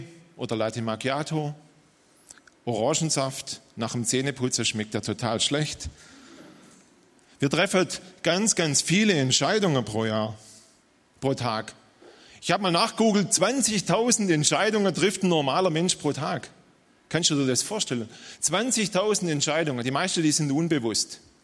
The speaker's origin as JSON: {"language": "German", "town": "Dettingen an der Erms", "region": "Baden-Württemberg", "country": "Germany", "said": "Ja, ich komme aus Dettingen-Erms, kurz da im Ermstal drüber."}